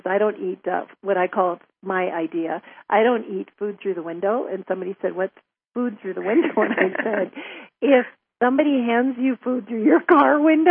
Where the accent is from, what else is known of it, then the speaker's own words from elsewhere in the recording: North Dakota, United States; I grew up in North Dakota, and so in the summer, well, in the wintertime, we didn't have